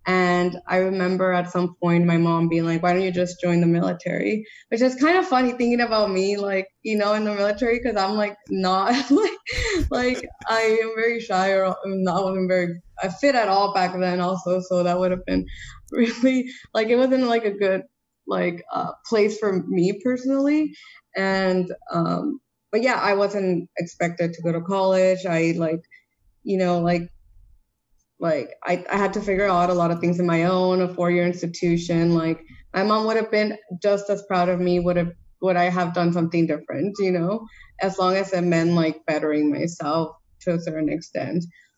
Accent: Calexico, California, United States; I'm from Calexico, it's in the border

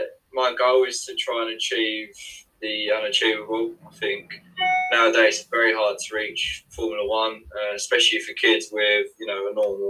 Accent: Spain; I grew up in Spain. Sorry, I didn't touch on that. I grew up in Spain, and I'm half Spanish myself.

